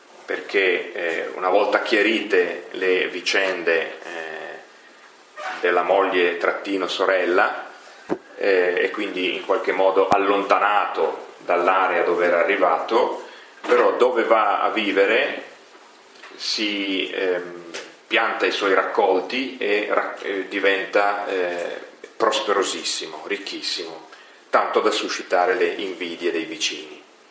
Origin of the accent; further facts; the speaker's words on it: Piedmont, Italy; Dalle mie parti, vicino a Torino